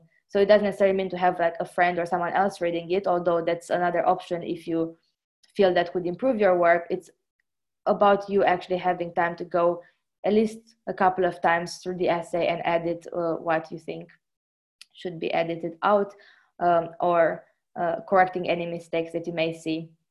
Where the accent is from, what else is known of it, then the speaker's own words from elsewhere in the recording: Romania; first language Romanian; English is a second language; I read a lot of journals in Romanian, for example, my first language.